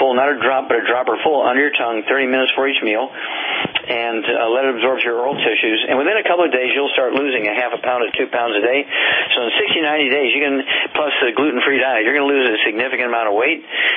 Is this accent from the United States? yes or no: yes; Missouri, United States; And Chuck, let's go to Missouri, my home state, and Jim, you're on the air.